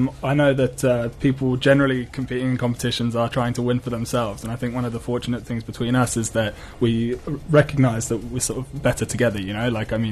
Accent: London, United Kingdom; moved away as an adult; now in South Africa; So I'm originally from London. Moved to South Africa just over 2 years ago now.

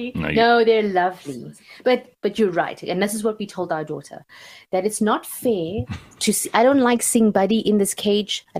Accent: India; As an Indian person, I keep frozen ginger and garlic in my freezer.

